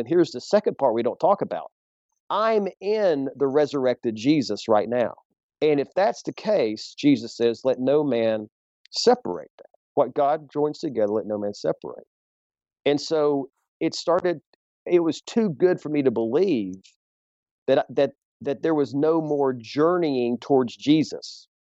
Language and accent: English; Tennessee, United States; I'm from the South, you know, Joe, I raised in East Tennessee.